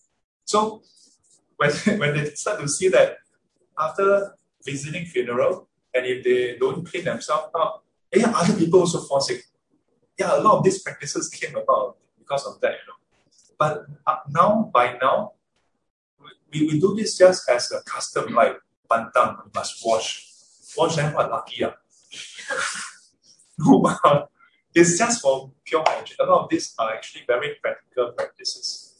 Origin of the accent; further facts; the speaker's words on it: Singapore; But don't hear from me, I'm Singaporean.